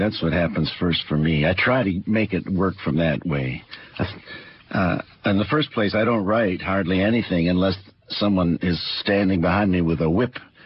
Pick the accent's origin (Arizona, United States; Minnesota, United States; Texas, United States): Minnesota, United States; St. Paul; You know, when I was a kid growing up in St. Paul, I was a baseball fan.